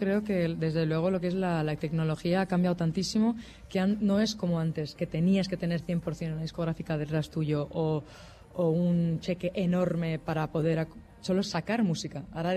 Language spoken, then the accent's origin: Spanish; London, United Kingdom; moved away as an adult; de hecho yo nací en Londres, vivía ahí estos 18 años